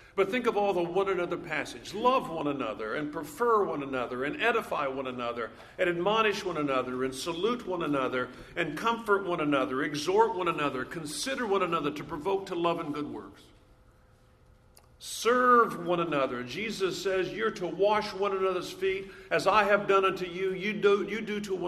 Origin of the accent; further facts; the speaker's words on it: Long Beach, California, United States; It seems like just yesterday I was growing up in Long Beach, California.